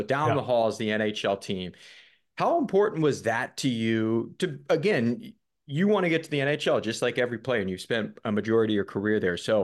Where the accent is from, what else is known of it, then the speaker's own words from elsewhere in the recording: West Coast, United States; also born or lived in North Carolina; I grew up here on the West Coast, and I've been to the East Coast. I've actually lived North Carolina for a moment.